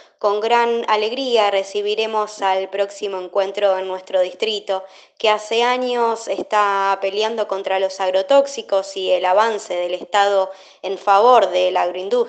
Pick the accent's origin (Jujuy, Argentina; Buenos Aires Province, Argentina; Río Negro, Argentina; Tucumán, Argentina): Buenos Aires Province, Argentina; General Rodríguez; soy de General Rodríguez